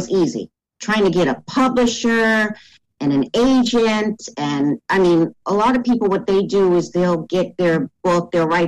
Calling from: Allentown, Pennsylvania, United States; I am zooming in from Allentown, Pennsylvania.

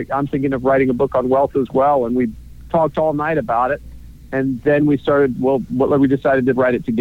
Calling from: Austin, Texas, United States; Austin, Texas. It's about 85 degrees out here today, and we're just getting ready for another hot summer season.

